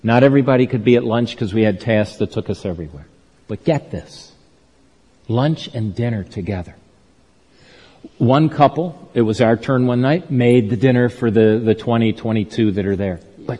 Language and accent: English; Baltimore, Maryland, United States; I said, "The U.S. He says, "Whereabouts?" "Baltimore."